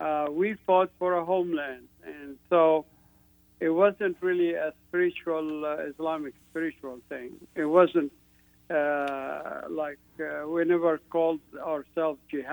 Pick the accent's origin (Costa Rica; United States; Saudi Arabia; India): Saudi Arabia; It's just growing up in Saudi Arabia as a homeless, as an immigrant and refugee